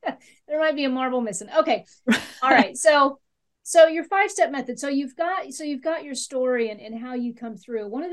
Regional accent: Nebraska, United States; just reminded me of home. I'm from Nebraska.

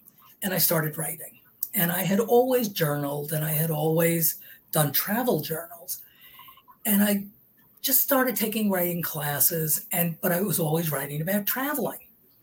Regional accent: Manhattan, New York, United States; But we lived in New York City. I grew up in Manhattan.

